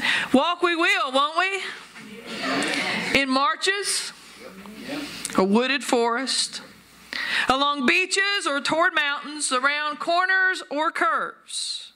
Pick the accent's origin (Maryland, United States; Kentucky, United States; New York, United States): Kentucky, United States; Pikeville; when I was driving to Eastern Kentucky a few weeks ago for business, back to my hometown of Pikeville.